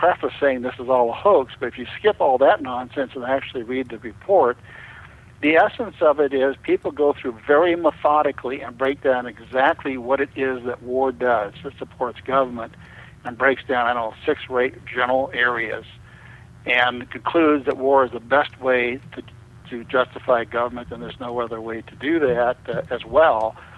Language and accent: English; Pocatello, Idaho, United States; born there; I was born in Pocatello, Idaho, and although I've spent most of my life in urban types of areas, I've been in and out of Idaho and Montana, Wyoming, Oregon, Washington all my life.